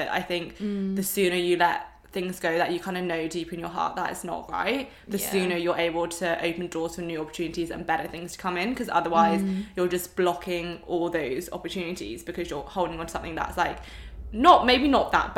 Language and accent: English; England, United Kingdom; obviously, like we're both from England. We're both English.